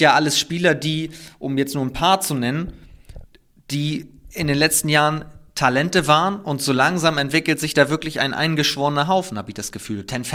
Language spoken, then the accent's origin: German; Northern Germany, Germany; ich komme ja aus Norddeutschland